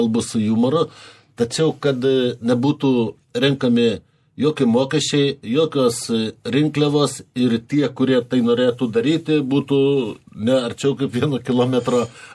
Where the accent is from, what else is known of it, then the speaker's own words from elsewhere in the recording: Vilnius, Vilnius County, Lithuania; Ir ne tik mes vilniečiai, bet ir kiti mūsų svečiai.